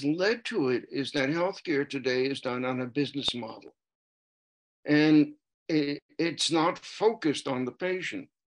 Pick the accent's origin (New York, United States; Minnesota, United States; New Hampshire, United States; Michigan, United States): New York, United States; New York City; Well, I grew up in New York City and most of my schooling was there to start with.